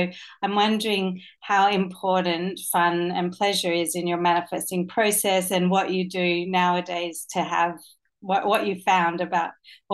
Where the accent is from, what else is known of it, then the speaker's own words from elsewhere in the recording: Australia; also born or lived in New York, United States; Like as an Australian, when I've been there, I'm like, when my friend came and visited me when I lived in New York